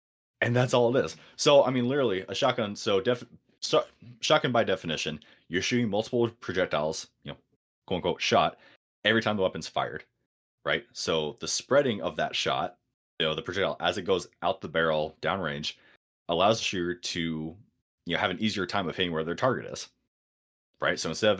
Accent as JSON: {"language": "English", "region": "Oregon", "country": "United States", "tie": "born or raised there", "said": "So, you know, I grew up in Oregon. We had, you know, public land."}